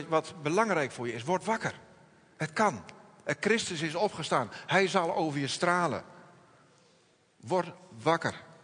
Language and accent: Dutch; Groningen, Netherlands; Wij zijn Groningers. Het is niet allemaal, maar we leven wel allemaal mee met de Groningers natuurlijk.